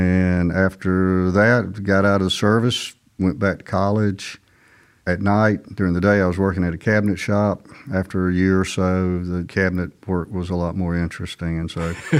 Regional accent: Decatur, Georgia, United States; I grew up in Decatur, went to Avondale High School, got out in 1970, and have been venturing ever since.

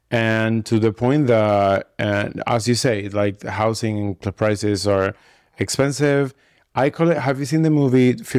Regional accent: New York, United States; now in Ibiza, Spain; To me, Ibiza, like growing up in New York, to me, Ibiza is similar.

